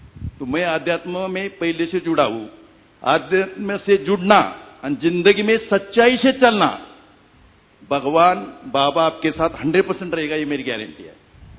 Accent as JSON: {"language": "Hindi", "region": "Maharashtra", "country": "India", "said": "मैं महाराष्ट्र से बिलोंग करता हूँ। हेलो, मैं महाराष्ट्र से बिलोंग करता हूँ। मेरा उम्र अभी 71 है।"}